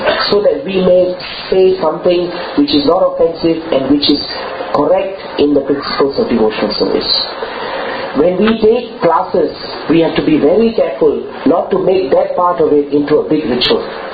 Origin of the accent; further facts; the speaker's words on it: Singapore; but I'm Singaporean, you know, I'm not used to Sanskrit, you know, I know Malay, Chinese and everything else.